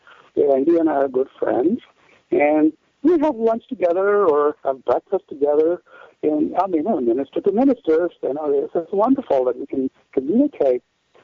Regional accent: India; moved away as an adult; now in United States; So that's my background in my early childhood from India. So then I was 18, I came to the U.S.

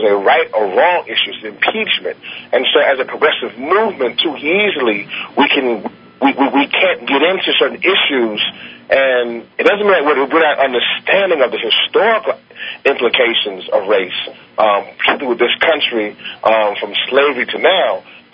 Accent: Shreveport, Louisiana, United States; born there; accent: southern; I was born in Shreveport, Louisiana. So you might hear my little southern accent come out every once in a while.

